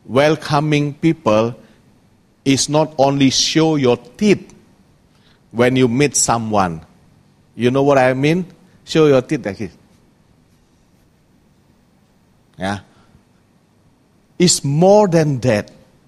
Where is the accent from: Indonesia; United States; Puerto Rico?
Indonesia; now in Hong Kong; I'm from Indonesia, moved to Hong Kong as a immigrant professional.